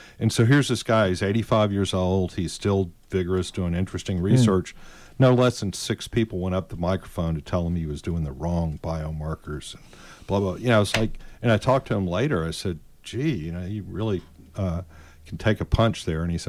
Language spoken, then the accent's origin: English; Jackson, Mississippi, United States; that was one of my favorite things as a kid growing up in Jackson, Mississippi.